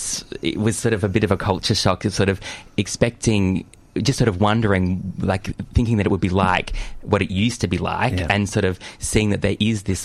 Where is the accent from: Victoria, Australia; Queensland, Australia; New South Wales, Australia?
Victoria, Australia; Lakes Entrance; I was in Lakes Entrance, yes.